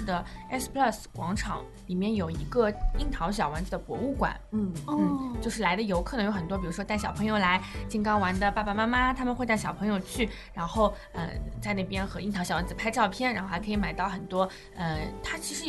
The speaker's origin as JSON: {"language": "Chinese", "country": "China", "said": "还是比较能让我们中国人接受的"}